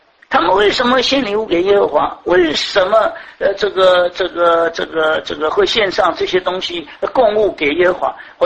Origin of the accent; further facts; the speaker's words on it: China; 至少是我们中国人，这个中华民族的老祖宗